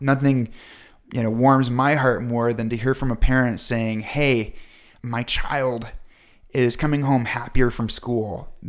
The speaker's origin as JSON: {"language": "English", "region": "Midwest", "country": "United States", "tie": "born or raised there", "lives_now": "Colorado, United States", "said": "because I grew up in the Midwest, I perform better when I look down and see my reflection in the surface I'm standing on, which we don't see that often in Colorado."}